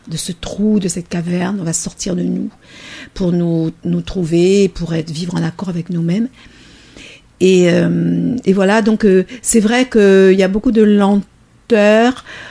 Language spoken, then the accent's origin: French; Réunion; Donc moi je suis réunionnaise, je suis comme tout le monde, j'ai beaucoup de peurs aussi.